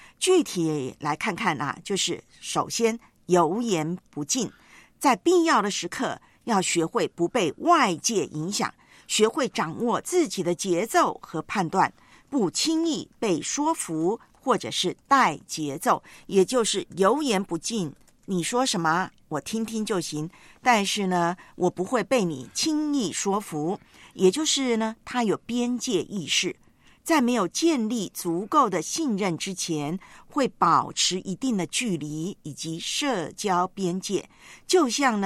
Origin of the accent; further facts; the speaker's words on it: Taiwan; 在三月底的时候，从家乡，我的老家、